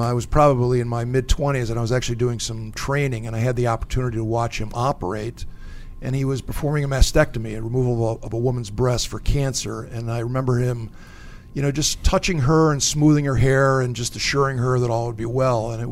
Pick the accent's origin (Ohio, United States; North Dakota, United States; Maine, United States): Ohio, United States; Cleveland; I grew up in Cleveland, Ohio, on the western edge of Cleveland. At that time, it was kind of a farming community.